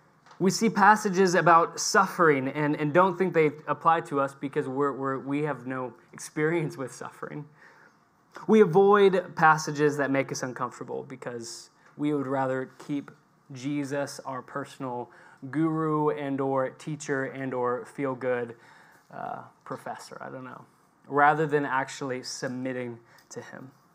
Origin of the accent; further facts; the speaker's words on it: United States; now in Birmingham, United Kingdom; I'm an American, living and working in the UK, spending most of my time with Persians.